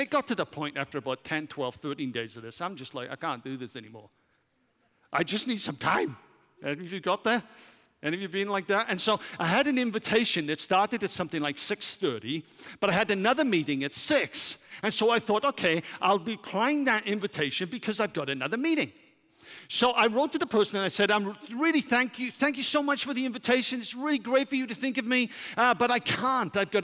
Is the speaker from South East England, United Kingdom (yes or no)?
no; Wales, United Kingdom; But for me as a Welshman, you just don't do that.